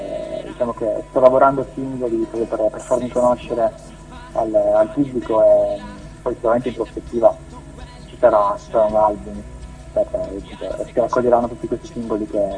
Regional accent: Turin, Piedmont, Italy; Sì, ho un po' girato qui dalle mie parti a Torino

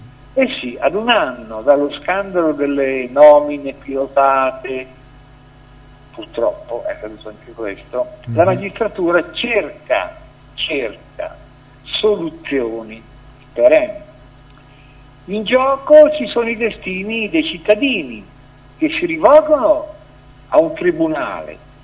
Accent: Milan, Lombardy, Italy; moved away; mi rivolgo ai lombardi, da milanese, pure in esilio

